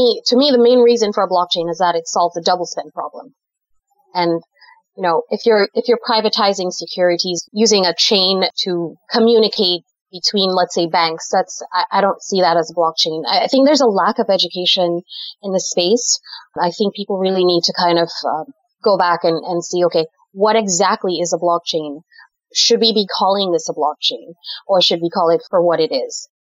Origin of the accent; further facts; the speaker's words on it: Dominica; now in United States; I am from the Caribbean. I'm from a little island called Dominica and I have lived in the United States now for off and on for about a decade.